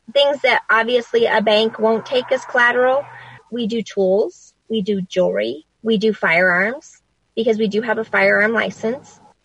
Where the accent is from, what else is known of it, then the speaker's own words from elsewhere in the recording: Gallup, New Mexico, United States; also born or lived in Grants; My husband and I were both born here in Grants, and he was raised here. I was raised in Gallup. We've been back here since 93.